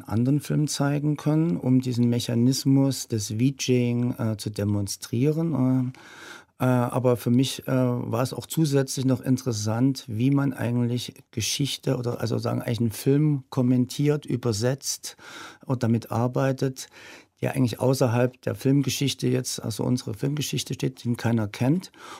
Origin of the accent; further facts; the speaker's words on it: East Germany, Germany; born there; Ja, ich bin in der DDR geboren